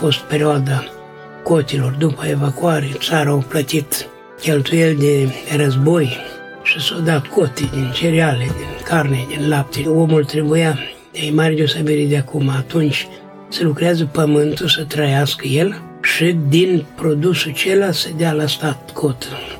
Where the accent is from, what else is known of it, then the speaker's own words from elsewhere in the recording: Bilca, Suceava County, Romania; Noi eram din Bilca și mergeam la Vicul.